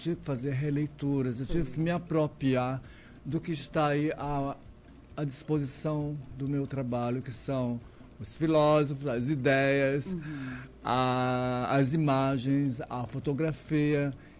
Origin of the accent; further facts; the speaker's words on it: São Luís, Maranhão, Brazil; moved away; Eu, quando saí de São Luís, eu fui à procura de conhecimento, na verdade.